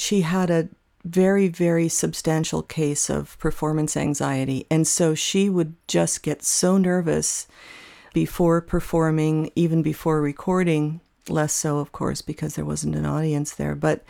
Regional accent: Chicago, Illinois, United States; born there; also born or lived in California; she divorced my father, who I was born in Chicago, and then she married a radio disc jockey, and they moved to California from Chicago.

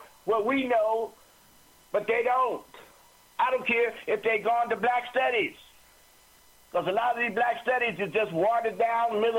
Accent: Fresno, California, United States; also born or lived in Oakland; I was at my hometown. Aside from Oakland, I grew up in Fresno.

